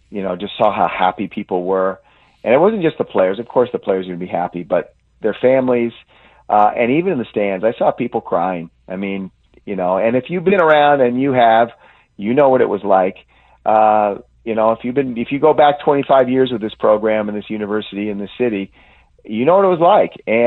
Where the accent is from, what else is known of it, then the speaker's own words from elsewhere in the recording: California, United States; And when I grew up in the Bay Area, and I didn't even know about Marin City.